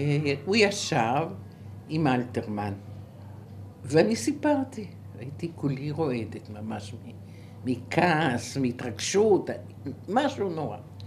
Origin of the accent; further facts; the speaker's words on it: Yagur, Haifa District, Israel; אני גדלתי ביגור כמה שנים